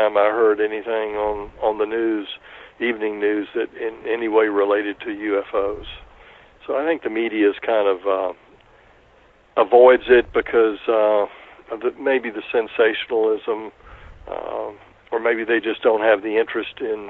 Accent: Pensacola, Florida, United States; I grew up in Pensacola, Florida.

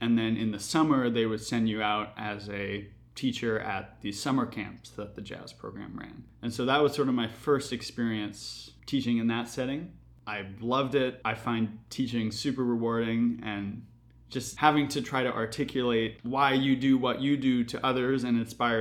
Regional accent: Seattle, Washington, United States; born there; moved away as an adult; now in New York, United States; I was born in Seattle, Washington in 1992.

